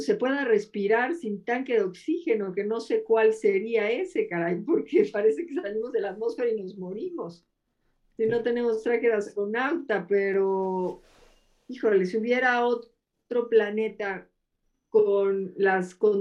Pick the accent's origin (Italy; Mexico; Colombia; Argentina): Mexico; en que despertemos los mexicanos